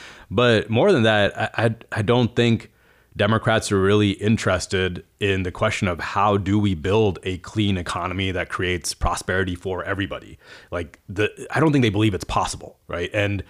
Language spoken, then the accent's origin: English; Texas, United States; moved away as an adult; now in San Francisco, United States; So I grew up in Texas, actually. I didn't grow up here in San Francisco. Pretty much middle class, you know, went to public schools and moved out to SF back in 2009 when I was 23.